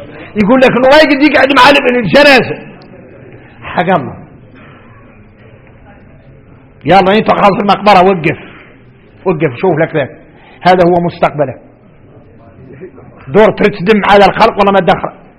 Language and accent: Arabic; Mauritania; واحنا موريتانيين